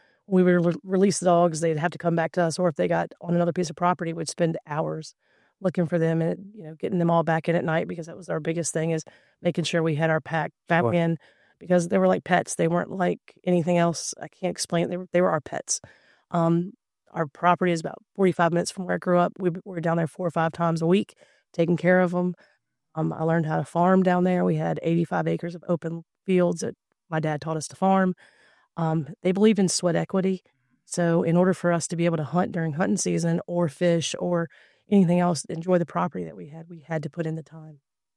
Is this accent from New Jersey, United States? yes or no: no; Colonial Heights, Virginia, United States; I grew up in Colonial Heights, where Johnny Oates was from. Well, he was from Prince George, but I went to school with his kids.